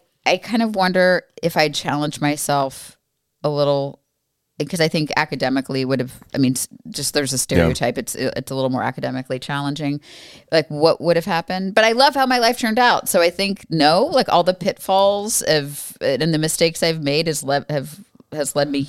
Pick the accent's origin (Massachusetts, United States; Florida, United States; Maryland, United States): Florida, United States; I was from Florida